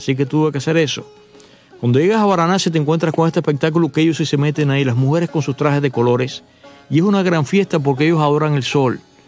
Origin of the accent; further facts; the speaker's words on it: Cuba; now in Miami, United States; Incluso para mí, que soy cubano, vengo a un país tropical, en Miami hace calor